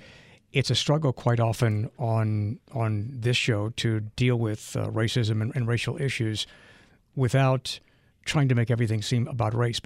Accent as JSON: {"language": "English", "town": "New Orleans", "region": "Louisiana", "country": "United States", "tie": "born or raised there", "said": "I mean, I remember as a kid growing up in New Orleans, I remember seeing separate bathrooms, separate water fountains, right."}